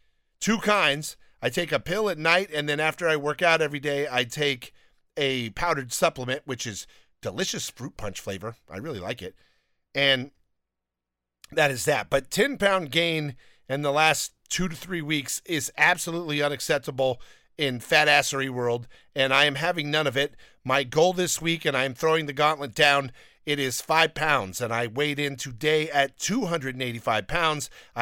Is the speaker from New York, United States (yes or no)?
no; Downey, California, United States; You know why? I grew up in Downey and eating Mexican food, and I love Mexican food